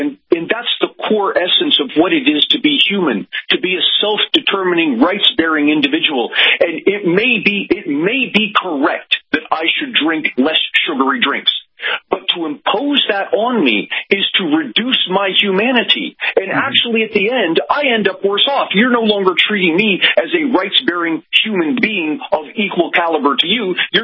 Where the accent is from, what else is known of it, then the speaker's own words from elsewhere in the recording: Pennsylvania, United States; So you have people, for example, in my home state of Pennsylvania, out in Philadelphia